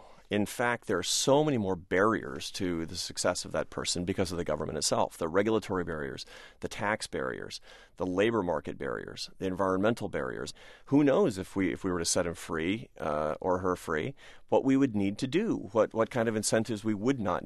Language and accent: English; Seattle, Washington, United States; When I was a kid growing up in Seattle, we knew people around us, a lot of people, even in our neighborhood, were on welfare.